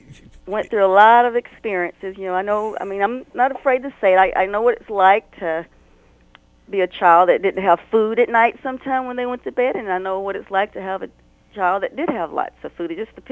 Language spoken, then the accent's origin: English; Elizabethton, Tennessee, United States; now in Minneapolis, United States; I grew up in a small town of Elizabethan, Tennessee. And hi, you guys down home. I just want to say hi so you can see I'm still country.